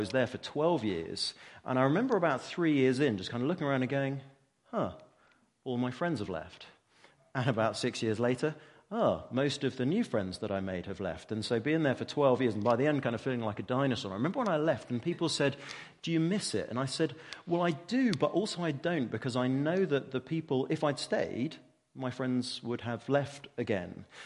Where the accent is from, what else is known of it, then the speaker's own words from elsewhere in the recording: Dover, South East England, United Kingdom; now in London, United Kingdom; I grew up in Dover in a small town. Well, I was in a village on the edge of Dover, so literally grew up in a village